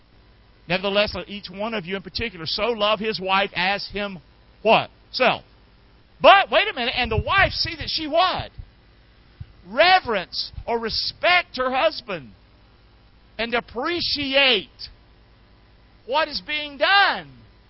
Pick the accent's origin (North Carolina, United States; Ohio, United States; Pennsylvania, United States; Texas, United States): North Carolina, United States; I'm from North Carolina, man.